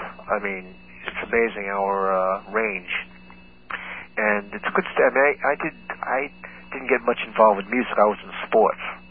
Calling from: Brooklyn, New York, United States; Calling from Brooklyn.

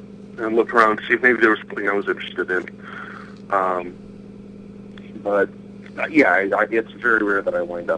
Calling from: Cedar Rapids, Iowa, United States; Cedar Rapids, Iowa.

